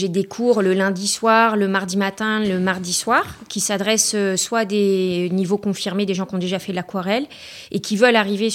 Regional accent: Rouen, Normandy, France; born there; parce que ben, je suis née à Rouen.

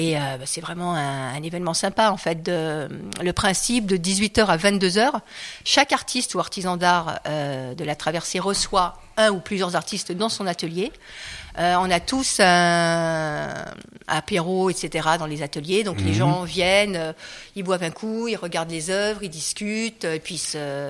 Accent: Paris, Île-de-France, France; J'ai travaillé 3 ans à Paris, parce que je suis parisienne à la base

